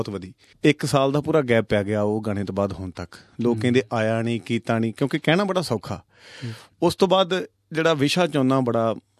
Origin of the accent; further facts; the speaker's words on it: Machhi Nangal, Punjab, India; ਪਿਛੋਕੜ ਮਾਝਾ ਜੀ ਰਹਿਣ ਵਾਲਾ ਅੰਮ੍ਰਿਤਸਰ ਦਾ ਜੀ ਜੰਮਪਲ ਅੰਮ੍ਰਿਤਸਰ ਸ਼ਹਿਰ ਦੇ ਨਾਲ ਦੇ ਮਾਝੇ ਦੇ ਅਜਨਾਲਾ ਸਾਡੀ ਤਹਿਸੀਲ ਪਿੰਡ ਮਾਛੀ ਨੰਗਲ ਸੰਗਸਪੁਰੇ ਦੇ ਲਾਗੇ ਫਤਿਹਗੜ੍ਹ ਚੂੜੀਆਂ